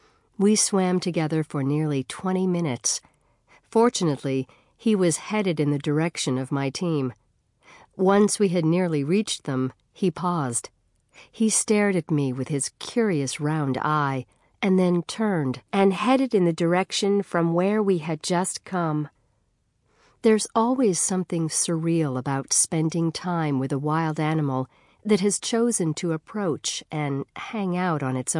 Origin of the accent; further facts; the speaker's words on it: San Diego, California, United States; I've always loved the outdoors, the mountains and ocean alike, and growing up in San Diego allowed me to explore both of these diverse ecosystems.